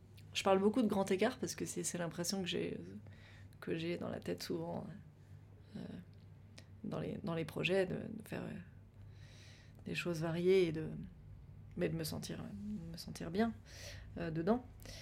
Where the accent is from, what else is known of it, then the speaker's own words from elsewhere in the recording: Paris, Île-de-France, France; le fait d'avoir mon appart à Paris, ma famille ici, c'est sûr que je me sens très chez moi à Paris et plutôt en sécurité. Enfin, je me sens chez moi. Ça m'est très familier. C'est là que j'ai grandi